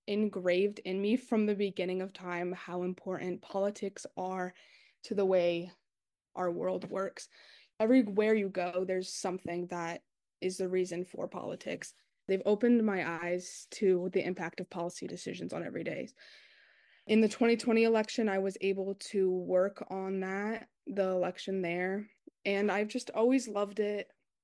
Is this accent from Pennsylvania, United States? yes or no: yes; Pennsylvania, United States; Where I'm from Northampton County in 2022.